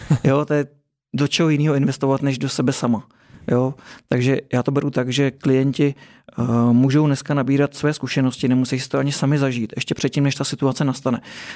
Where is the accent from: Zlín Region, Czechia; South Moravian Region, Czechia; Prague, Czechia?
Prague, Czechia; já jsem z Prahy, takže v Praze vlastně odešlo spousta lidí